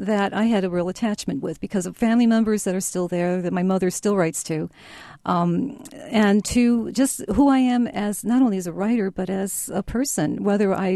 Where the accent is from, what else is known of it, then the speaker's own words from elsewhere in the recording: Chicago, Illinois, United States; first language Ukrainian; English is a second language; I'm very much an assimilated American, and you know, I grew up in the Ukrainian village of Chicago. My first language was sort of Ukrainian. My father's American born, but Ukrainian.